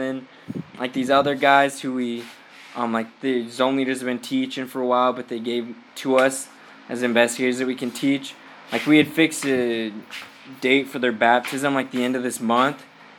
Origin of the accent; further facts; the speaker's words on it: United States; I know, I'm kidding, I'm American.